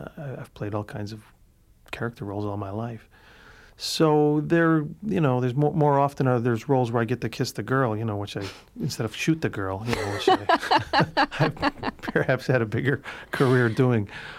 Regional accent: Cicero, Illinois, United States; born or raised there

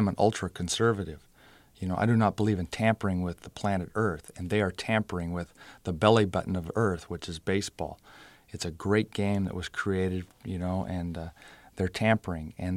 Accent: Boston, Massachusetts, United States

